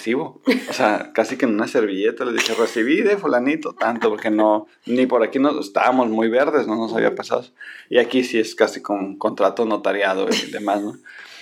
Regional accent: Monterrey, Nuevo León, Mexico; now in Baja California, Mexico; cuando me vine de Monterrey, que es una tierra súper fértil para los negocios, y me vine a Baja California, que es un poquito más de más conservadora

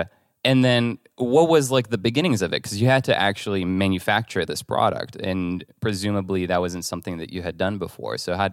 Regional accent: France; growing up in France. Like that was like I grew up there

